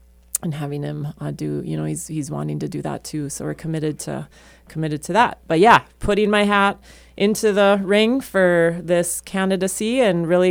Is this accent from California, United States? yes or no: no; Williams, Minnesota, United States; also born or lived in Grand Rapids, Minnesota; I was born in Grand Rapids, Minnesota. My dad bought Itasca Lumber Company, and I was there for about the first 10 years of my life